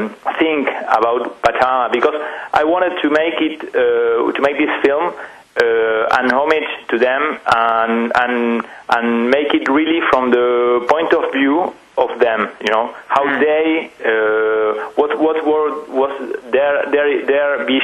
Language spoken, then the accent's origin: English; Argentina; English is a second language; now in France; Actually, I'm from Argentina. I'm living in France now, but I am from Argentina.